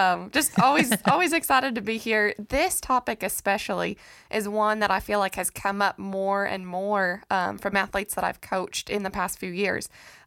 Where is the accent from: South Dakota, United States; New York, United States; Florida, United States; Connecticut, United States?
South Dakota, United States; my mind still went to right where I'm living now and not my hometown back in South Dakota.